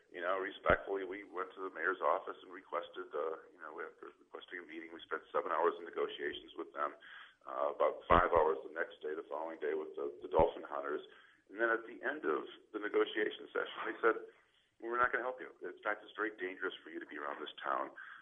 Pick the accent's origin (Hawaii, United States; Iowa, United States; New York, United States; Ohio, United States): Iowa, United States; Dubuque; You know, I'm from Dubuque, Iowa.